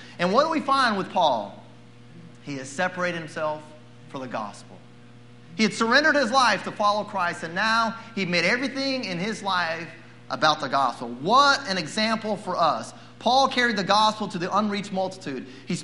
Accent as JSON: {"language": "English", "region": "North Carolina", "country": "United States", "tie": "born or raised there", "said": "As a child growing up in North Carolina, I had three heroes or people I looked up to."}